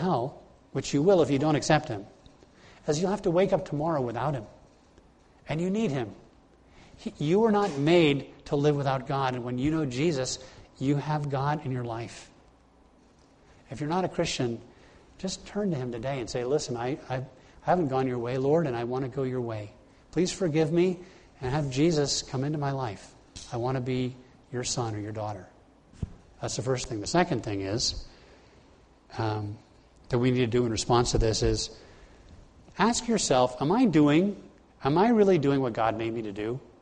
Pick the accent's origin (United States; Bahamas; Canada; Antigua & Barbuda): Bahamas; Nassau, New Providence; I said, I'm from the Caribbean. I grew up in Nassau.